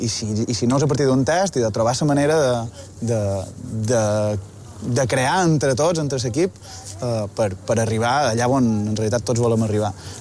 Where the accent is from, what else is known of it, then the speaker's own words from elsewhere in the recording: Balearic Islands, Spain; com a mallorquí, o persona que ha passat la major part de la seva vida a Mallorca